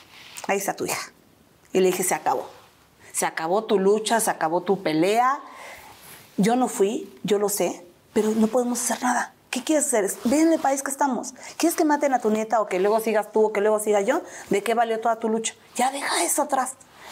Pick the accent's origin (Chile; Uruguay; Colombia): Uruguay; No pude salir por la puerta grande porque como estaba ilegal, como era uruguaya, no tenía mis papeles en regla